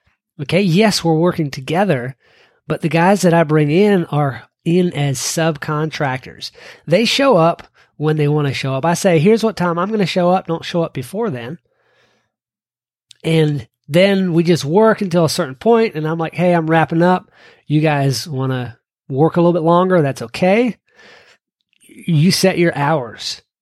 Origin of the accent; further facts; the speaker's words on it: Kentucky, United States; my home state of Kentucky